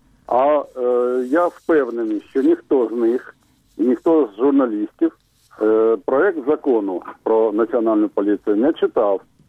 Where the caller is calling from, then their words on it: Kharkiv, Kharkiv Oblast, Ukraine; я з Харкова.